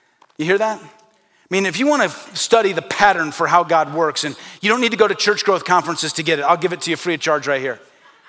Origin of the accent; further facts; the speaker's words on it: Midwest, United States; growing up in the Midwest, about every third person is Roman Catholic.